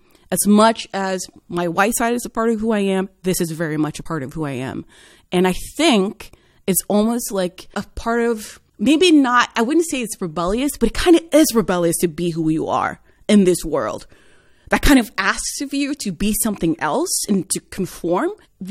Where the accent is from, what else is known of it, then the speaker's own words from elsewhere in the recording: Oslo, Norway; now in Bergen, Norway; growing up in Norway has been very much depending on the city that I lived in. In Oslo, I was just one of the people there. And then moving to Bergen and living here, I feel like a foreigner.